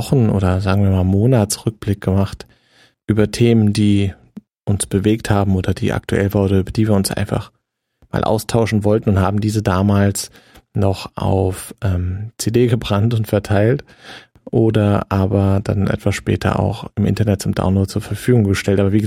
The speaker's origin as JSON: {"language": "German", "town": "Frankfurt am Main", "region": "Hesse", "country": "Germany", "tie": "born or raised there", "also_born_or_lived": "Groß-Umstadt", "lives_now": "Darmstadt, Germany", "said": "Geboren bin ich in Groß-Umstadt, habe meine Kindheit, Jugend und das frühe Erwachsenenalter in Frankfurt am Main verbracht und wohne mittlerweile aber in Darmstadt."}